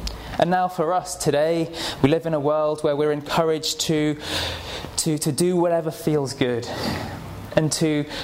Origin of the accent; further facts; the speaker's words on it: Sunderland, North East England, United Kingdom; I grew up in Sunderland, and anything that has gravy on it is a regular thing in the Northeast.